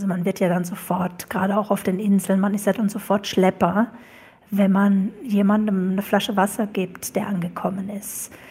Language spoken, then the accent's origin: German; Germany; born there; Ich bin nur zufällig in Deutschland geboren und da ist es jetzt gerade nicht so.